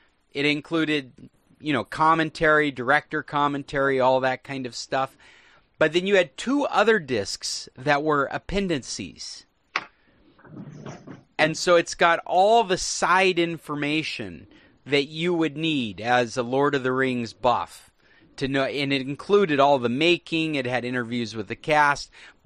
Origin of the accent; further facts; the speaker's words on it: Anchorage, Alaska, United States; growing up in Anchorage, which is central Alaska, my fond memories are going to school in the dark and getting out of school in the dark.